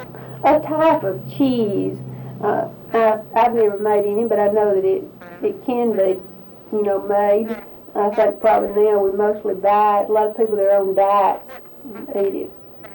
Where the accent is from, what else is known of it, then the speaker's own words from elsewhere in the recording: Louisville, Kentucky, United States; I guess growing up in Louisville, as I did